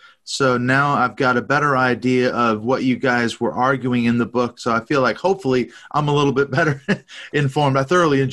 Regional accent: Seattle, Washington, United States; moved away as an adult; now in United Kingdom; I grew up in the Seattle area, but I'm living over here in the UK. I've been here for almost 15 years.

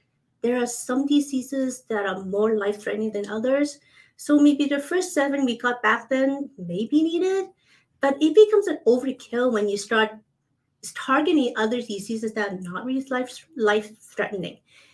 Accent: Hong Kong; I grew up in Hong Kong

